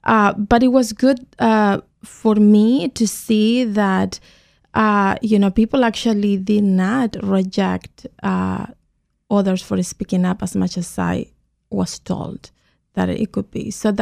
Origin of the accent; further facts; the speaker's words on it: Santiago, Santiago Metropolitan Region, Chile; So I grew up in Santiago, Chile, and my family, my parents were from the south of Chile. They moved to Santiago, and all of us were raised there.